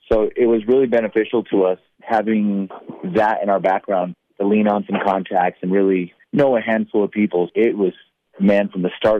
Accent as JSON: {"language": "English", "region": "Colorado", "country": "United States", "tie": "born or raised there", "said": "I am one of the co-owners, and I grew up in Southern Colorado in a small town."}